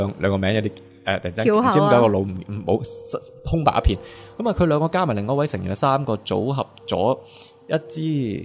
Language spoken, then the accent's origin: Cantonese; Hong Kong; 日本嘅歌舞伎等于可能我哋香港人嘅粤剧。